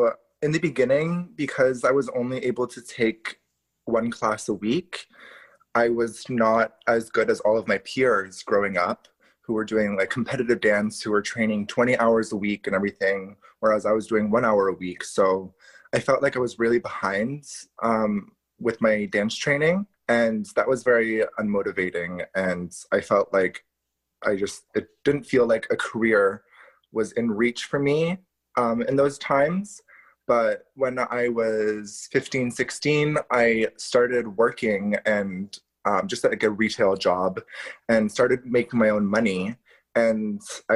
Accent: Ottawa, Ontario, Canada; And so we grew up in Ottawa

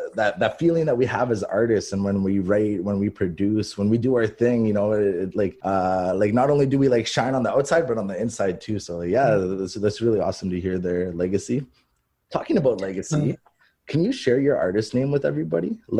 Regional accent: Rankin Inlet, Nunavut, Canada

